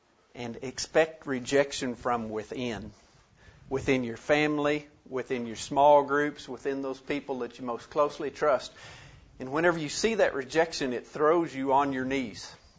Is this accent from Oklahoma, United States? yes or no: yes; Guthrie, Oklahoma, United States; I am from Guthrie, Oklahoma.